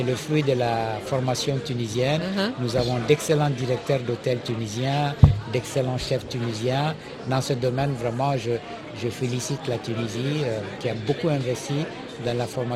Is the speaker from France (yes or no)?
no; Mali; Moi je suis malien, j'ai un passeport malien.